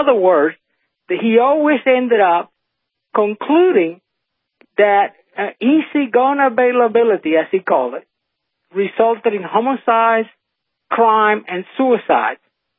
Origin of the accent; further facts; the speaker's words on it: Cuba; I'm from Cuba.